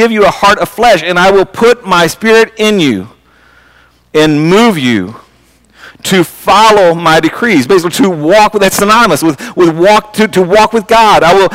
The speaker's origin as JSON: {"language": "English", "region": "Indiana", "country": "United States", "tie": "born or raised there", "said": "Now, see, I grew up in Floyd County, and growing up as a child, it was all about basketball, and it was all about football."}